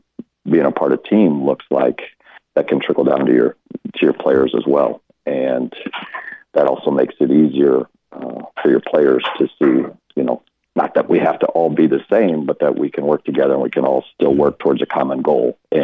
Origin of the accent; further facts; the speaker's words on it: Cedar Falls, Iowa, United States; I grew up in Cedar Falls, Iowa, and went to Iowa State in my first semester at Iowa State.